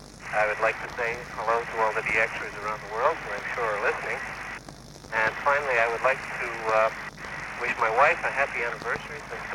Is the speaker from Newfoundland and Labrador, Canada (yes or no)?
yes; Newfoundland and Labrador, Canada; I'm from Newfoundland.